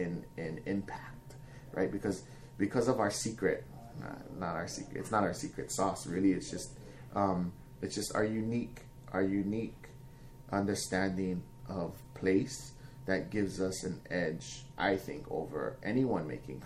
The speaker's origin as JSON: {"language": "English", "region": "Hawaii", "country": "United States", "said": "wait, I'm Hawaiian. I'm in this space."}